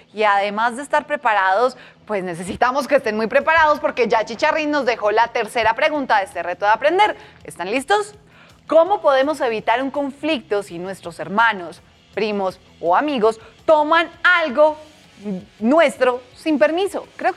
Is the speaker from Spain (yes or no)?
no; Chiriguaná, Cesar, Colombia; tengo 8 años y soy de Chiriguaná, Cesar.